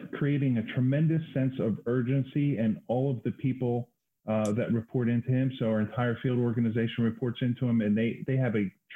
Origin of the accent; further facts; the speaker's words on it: Pottstown, Pennsylvania, United States; now in Kimberton, United States; I grew up in Pottstown, and I live in Kimberton now in Chester County outside of Philadelphia.